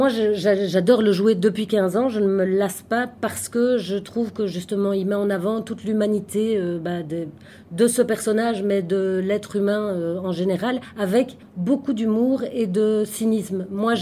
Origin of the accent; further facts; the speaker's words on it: Brussels, Brussels-Capital Region, Belgium; now in Beauvechain, Belgium; Alors j'ai grandi à Bruxelles.